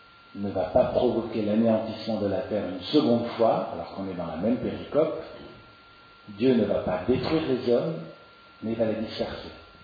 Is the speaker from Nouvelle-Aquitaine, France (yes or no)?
no; Strasbourg, Grand Est, France; quand j'ai arpenté les stades de foot à Strasbourg, parce que je suis natif de Strasbourg